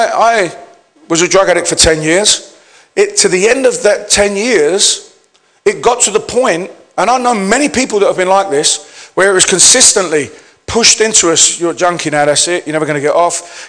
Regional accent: London, United Kingdom; I come from the East End of London and I was an ethnic minority.

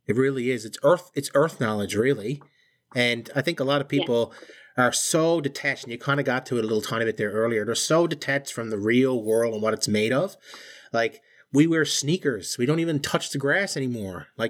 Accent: Canada; I'm Canadian.

